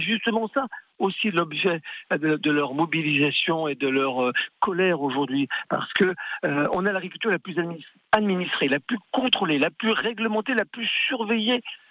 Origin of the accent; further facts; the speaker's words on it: Brittany, France; Chez nous, dans le Finistère